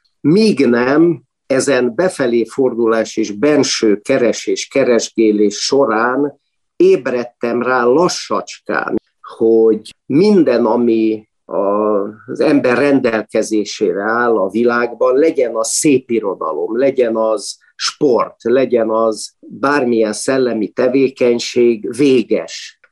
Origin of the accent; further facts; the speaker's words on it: Budapest, Hungary; Budapesti születésű vagyok.